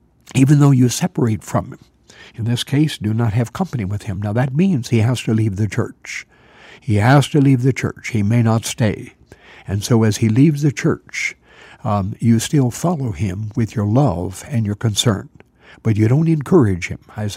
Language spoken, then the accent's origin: English; Ohio, United States; back in Ohio, in my home state